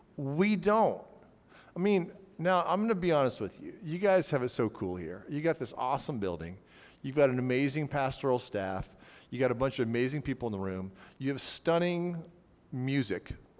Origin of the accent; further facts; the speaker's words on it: Palmdale, California, United States; moved away; I'm from the desert in California, a place called Palmdale. And so I'm from Palmdale. I'm married into an Ohio girl. I've been in Ohio for 15 years now.